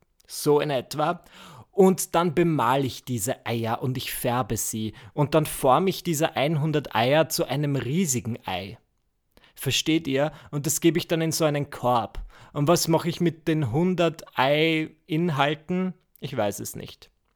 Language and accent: German; Vienna, Austria; ich bin Wiener. in Wien reden wir nicht miteinander.